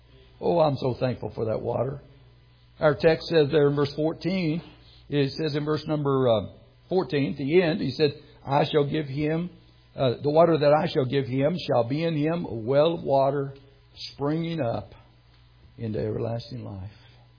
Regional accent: West Virginia, United States; I'm from West Virginia, but I cleaned up pretty good.

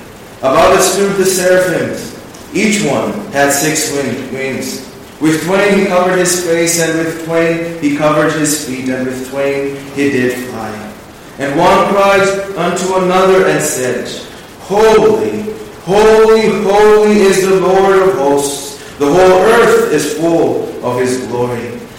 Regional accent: Zambia; also born or lived in Baltimore; now in Grand Rapids, United States

